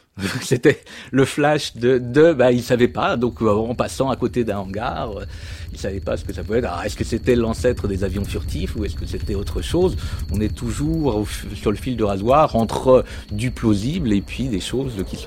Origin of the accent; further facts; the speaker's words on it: France; born there; also born or lived in Alamogordo, United States; je suis né en France, mais j'ai passé une partie de mon enfance justement à Alamogordo, à côté des Wild Sands